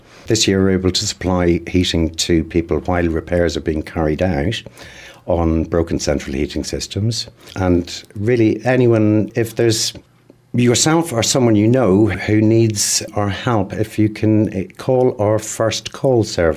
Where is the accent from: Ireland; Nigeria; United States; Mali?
Ireland; I come from Ireland. Extended families still is the system that operates in Ireland.